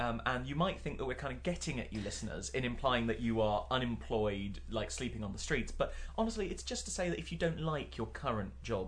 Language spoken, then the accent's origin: English; London, United Kingdom; I grew up on a street. I come from South London, bruv.